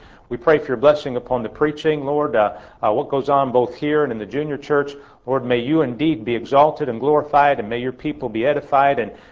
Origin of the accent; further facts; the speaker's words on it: Illinois, United States; I grew up in the Roman Catholic Church back in the state of Illinois, where I grew up and spent my childhood.